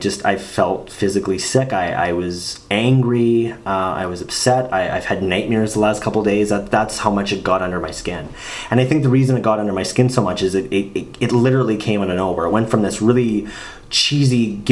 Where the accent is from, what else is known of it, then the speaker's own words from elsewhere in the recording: Canada; And as a Canadian myself, you could spot all the things.